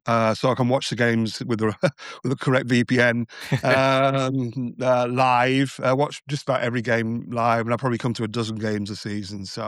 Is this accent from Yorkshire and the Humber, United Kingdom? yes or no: yes; Scunthorpe, Yorkshire and the Humber, United Kingdom; I was born in Scunthorpe in the 60s, lived in Scunthorpe, of course, lived in off Westcombe Lane.